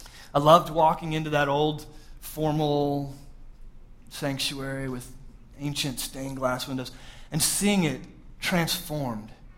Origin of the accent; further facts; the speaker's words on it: Georgia, United States; But I'm from Georgia.